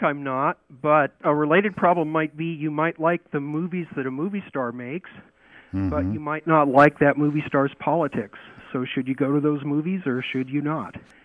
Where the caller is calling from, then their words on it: Portland, Oregon, United States; Portland, Oregon.